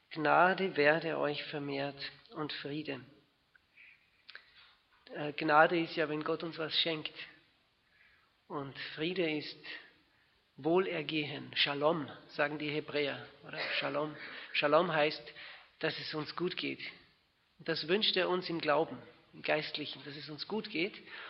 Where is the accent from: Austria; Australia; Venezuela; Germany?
Austria; now in Switzerland; in der Schweiz wohnhaft. Meine Frau ist eine Schweizerin, aber ich klinge gar nicht schweizerisch, oder? Ich bin ein Österreicher.